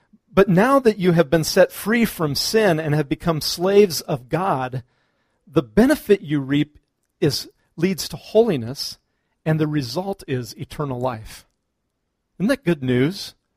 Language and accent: English; Kansas, United States; but I'm from Kansas. I'm a little bit of a hayseed sometimes